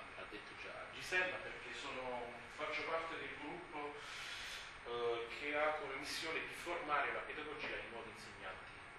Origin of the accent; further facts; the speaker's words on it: Umbria, Italy; moved away as an adult; also born or lived in Basilicata; now in Rouen, France; Vengo in realtà dalla Basilicata in Italia, poi sono stato dall'età di 10 anni, ho sempre vissuto in Umbria, tra Assisi e Perugia, e da un po' di tempo, da 7 anni ormai, lavoro in Francia.